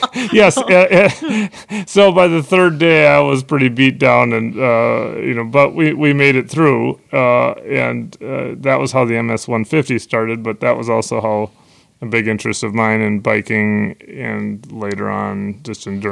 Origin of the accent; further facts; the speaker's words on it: Minneapolis, Minnesota, United States; So I grew up in Southwest Minneapolis, and I have a brother and a sister, both younger than me.